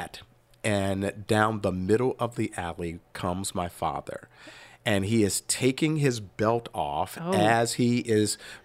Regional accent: Chicago, Illinois, United States; when I was a little kid when we were growing up in Chicago, outside playing softball.

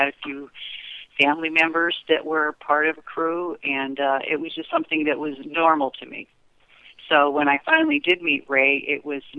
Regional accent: Italy; Growing up in Italy, you just become used to that.

